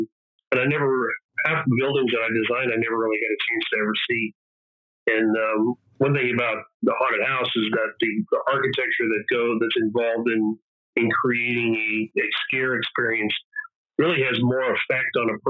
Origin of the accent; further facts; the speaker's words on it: Texas, United States; also born or lived in New Mexico; now in Orlando, United States; I was born in New Mexico, raised in Texas, and now I live in Orlando.